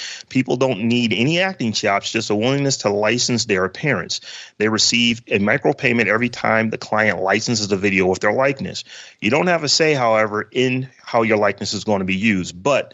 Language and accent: English; Warren, Ohio, United States; I'm from Warren, Ohio. Lordstown is the biggest plant there, and automation is a big deal.